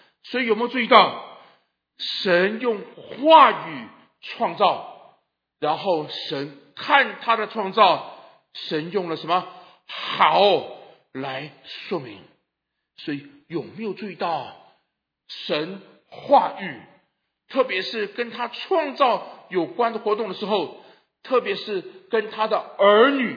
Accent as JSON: {"language": "Chinese", "country": "China", "said": "我们中国人最喜欢搞这个"}